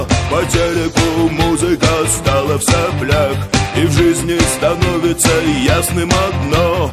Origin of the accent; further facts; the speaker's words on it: Almaty, Kazakhstan; А я тоже алматинец.